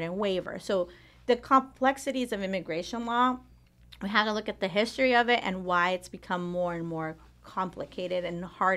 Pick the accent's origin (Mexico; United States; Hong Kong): Mexico; We're from Mexico.